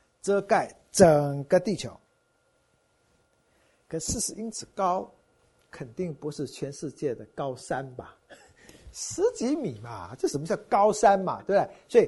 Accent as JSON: {"language": "Chinese", "country": "Taiwan", "tie": "born or raised there", "lives_now": "United States", "said": "我在台湾长大的，38度就快死掉了"}